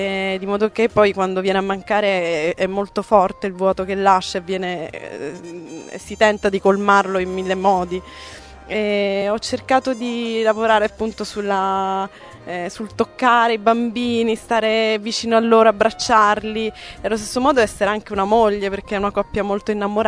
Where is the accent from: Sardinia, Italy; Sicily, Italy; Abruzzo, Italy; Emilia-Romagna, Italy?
Sicily, Italy; now in Rome, Italy; anche se sono siciliana, mi hanno accolto bene alla fine, questi romani sono accoglienti